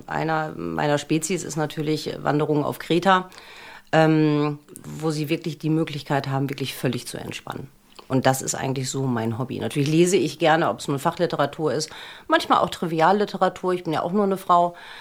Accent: Osnabrück, Lower Saxony, Germany; Ich bin in Osnabrück geboren, habe dann meine weitere Ausbildung in Bochum an der Universitätsklinik gemacht und bin dann als Fachärztin für Hämatologie und Onkologie halt wieder zurück in meine Heimatstadt gekommen.

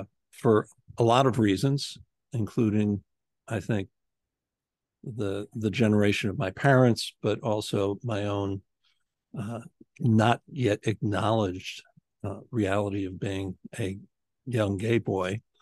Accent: Maywood, New Jersey, United States; also born or lived in Hackensack; No, actually, I grew up in Maywood, New Jersey, and Hackensack, New Jersey. So just north of here, and still in suburban New York City.

